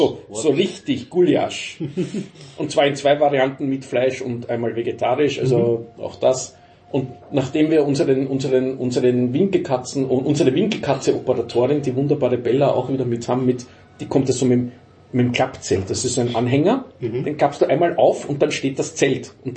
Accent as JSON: {"language": "German", "region": "Vienna", "country": "Austria", "said": "Und als Wiener hatten wir ja einen gewissen Ruf."}